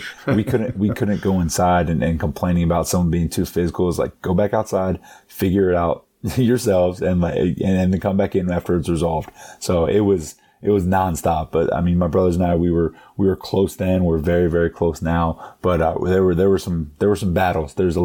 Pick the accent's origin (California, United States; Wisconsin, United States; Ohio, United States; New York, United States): Ohio, United States; Dayton; So I'm born and raised here in Dayton, Ohio.